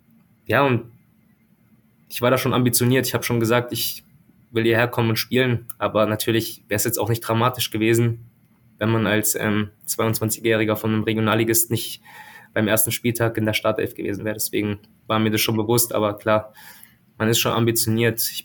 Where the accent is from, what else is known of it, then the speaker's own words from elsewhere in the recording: Freiburg, Baden-Württemberg, Germany; ich bin halt in Freiburg aufgewachsen, was sehr, sehr schön gewesen ist.